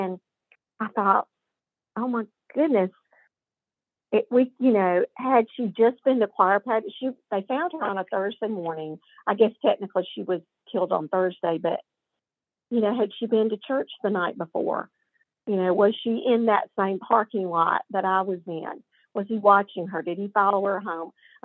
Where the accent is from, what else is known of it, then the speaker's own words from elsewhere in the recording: Columbus, Ohio, United States; I mean, I loved Columbus. Like I said, it's my hometown where most of my family lives.